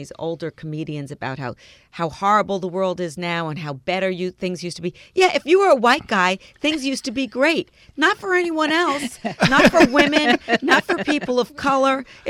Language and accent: English; Mount Vernon, New York, United States; Where I grew up in Mount Vernon, New York, my older sister took me to Planned Parenthood.